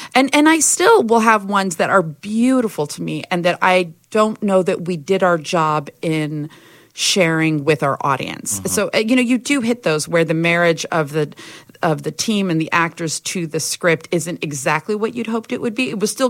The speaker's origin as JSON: {"language": "English", "region": "Hawaii", "country": "United States", "tie": "born or raised there", "also_born_or_lived": "California / Northern Virginia", "said": "I was born in California, yeah. But my childhood was mostly on the Big Island of Hawaii."}